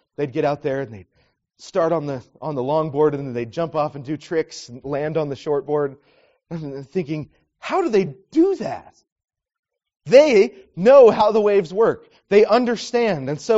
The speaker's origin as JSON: {"language": "English", "town": "Santa Cruz", "region": "California", "country": "United States", "tie": "born or raised there", "said": "Well, that's a song about my hometown, Santa Cruz."}